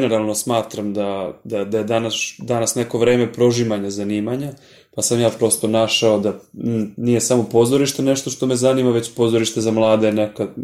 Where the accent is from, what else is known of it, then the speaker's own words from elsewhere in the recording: Paraćin, Šumadija and Western Serbia, Serbia; i ja sam iz Paraćina, i ja sam nekako pred kraj akademije imao potrebu da uradim nešto u svom rodnom gradu